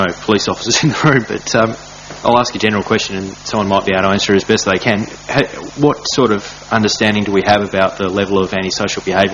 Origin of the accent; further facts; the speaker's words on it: Kingborough, Tasmania, Australia; My friends who lived at Blackmans Bay when I was growing up in Kingborough all utilised the skate park at Kingston Beach.